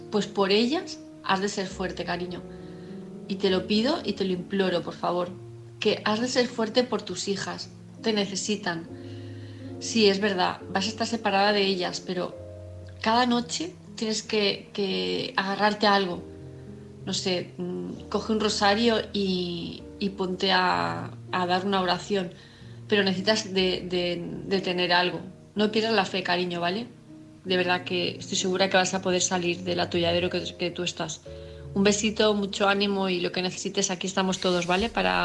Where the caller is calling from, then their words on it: Palma de Mallorca, Balearic Islands, Spain; de Palma de Mallorca